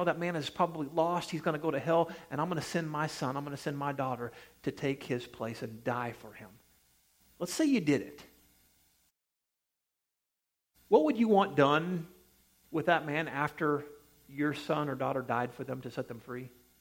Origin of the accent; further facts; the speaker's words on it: Missouri, United States; I'm from Missouri. Anybody know the motto of Missouri? The show me state.